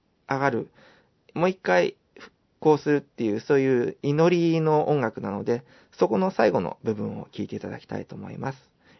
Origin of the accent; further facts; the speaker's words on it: Iwate, Japan; born there; 実は僕岩手生まれでして、震災っていうのは自分のふるさとを襲った出来事だったんですね。